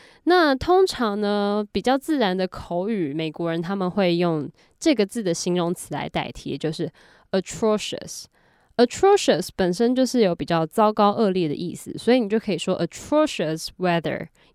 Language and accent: Chinese; Taiwan; 例如我们台湾人可能就比较会知道中式的料理讲求大火快炒的热度